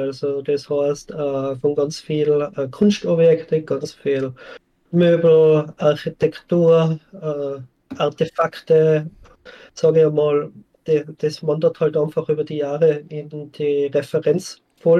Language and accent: German; Schwaz, Tyrol, Austria; ich bin in Tirol aufgewachsen, in Schwarz. In Schwarz ist ist hauptsächlich dadurch bekannt, dass es die größte mittelalterliche Silbermine war, bis zur Entdeckung von Amerika.